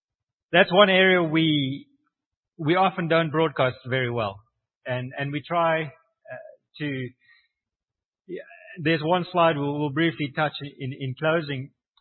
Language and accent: English; South Africa; And so we are from South Africa and we are driving, but we're working with local people.